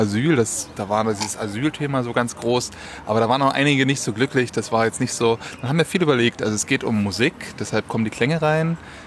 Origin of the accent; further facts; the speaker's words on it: Leipzig, Saxony, Germany; ich bin 1983 hier in Leipzig geboren, habe noch ein paar Jahre DDR mitbekommen, bin dann in der neuen Welt aufgewachsen